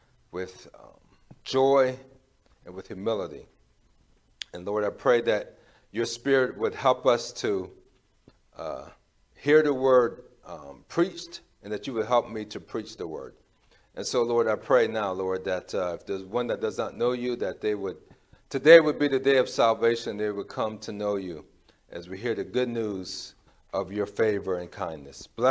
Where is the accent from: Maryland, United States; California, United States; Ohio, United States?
Maryland, United States; Columbia; And I'm from Columbia, Maryland. It's where I was raised, and we had an amphitheater.